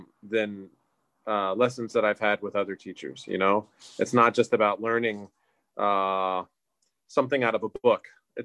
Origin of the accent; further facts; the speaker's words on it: West Palm Beach, Florida, United States; I was born in Boynton Beach, Florida, and basically lived most of my days until the age of 18 in the greater West Palm Beach area and Lake Worth.